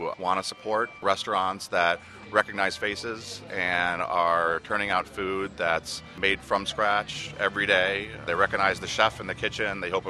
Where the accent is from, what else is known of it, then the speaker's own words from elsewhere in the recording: Ann Arbor, Michigan, United States; I was originally from Ann Arbor. I still have family in Ann Arbor.